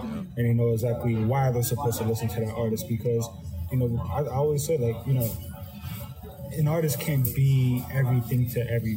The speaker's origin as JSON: {"language": "English", "town": "Atlanta", "region": "Georgia", "country": "United States", "said": "we're also from Atlanta, again, the hub of Delta."}